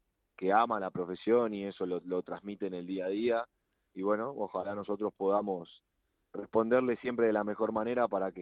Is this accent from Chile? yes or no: no; Argentina; now in Spain; para uno como argentino la verdad que es mucho más fácil